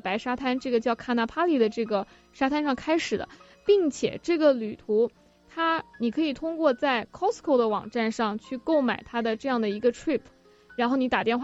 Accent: China; 我觉得日韩的饮食我们中国人还是比较能接受的。

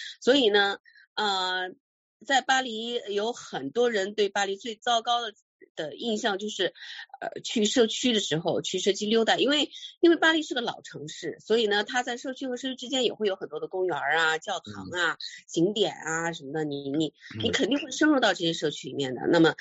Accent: Switzerland; 因为长期小的时候一直在瑞士嘛

